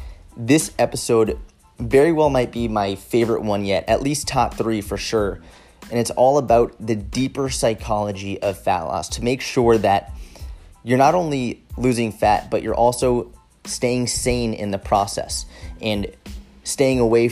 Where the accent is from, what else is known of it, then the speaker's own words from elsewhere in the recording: Boston, Massachusetts, United States; I grew up in Boston, and when I was younger, my mom would take me and my brother